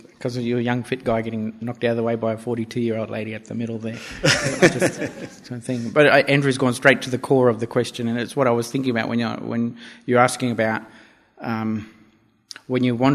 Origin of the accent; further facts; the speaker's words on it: Bundaberg, Queensland, Australia; when I'm an 8-year-old kid in Bundaberg, my hometown, fishing in the, chucking a line in the Burnett River, and I look across and I see Paddy's Island